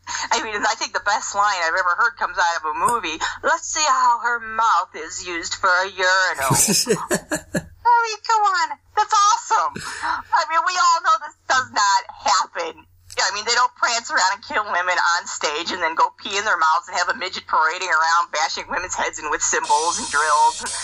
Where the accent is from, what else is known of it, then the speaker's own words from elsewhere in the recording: Chicago, Illinois, United States; I'm an Italian from Chicago. This is as good as it gets for me.